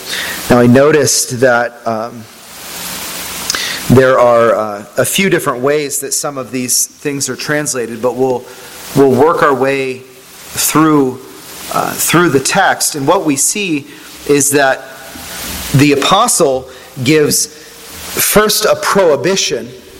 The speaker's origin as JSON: {"language": "English", "region": "Pennsylvania", "country": "United States", "tie": "born or raised there", "said": "I grew up in Northwest Pennsylvania. Northwest Pennsylvania gets pretty good winters, a little different than here."}